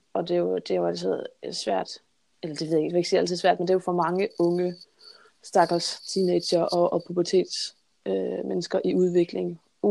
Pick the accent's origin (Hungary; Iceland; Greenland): Greenland; now in Denmark